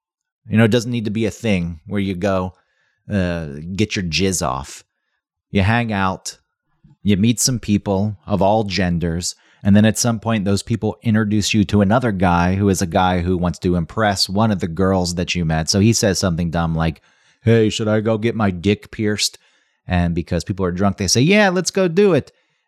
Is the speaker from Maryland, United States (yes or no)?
no; Atlanta, Georgia, United States; Growing up in the Atlanta area, Panama City was a big destination for all the ne'er-do-wells to show up and get wasted